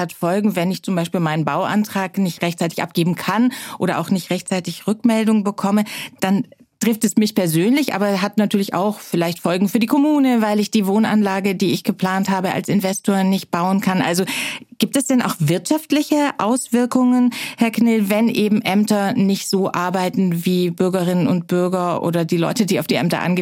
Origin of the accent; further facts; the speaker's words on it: Stuttgart, Baden-Württemberg, Germany; Also ich bin aus Stuttgart